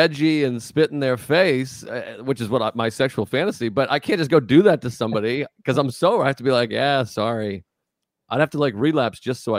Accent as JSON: {"language": "English", "town": "Whitman", "region": "Massachusetts", "country": "United States", "said": "I'm from Whitman. I'm from South Shore."}